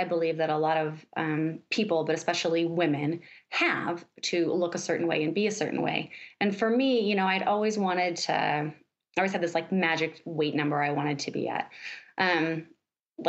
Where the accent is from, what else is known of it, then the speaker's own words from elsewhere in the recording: Liberty, Missouri, United States; Yeah, so I grew up in Liberty, Missouri, which is just a little bit north of Kansas City, Missouri.